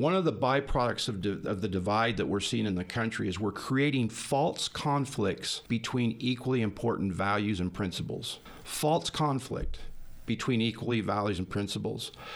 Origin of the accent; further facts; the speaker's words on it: Pocatello, Idaho, United States; I was born and raised in Pocatello. I did live outside of the state for a number of years out of high school.